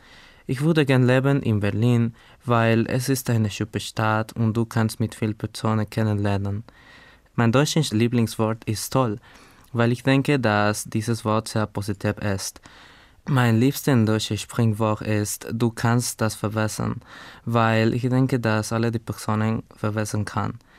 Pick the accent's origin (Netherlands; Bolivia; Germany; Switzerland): Bolivia; German is a second language; Ich komme aus Bolivien. Ich bin 2000 geboren. Ich lerne Deutsch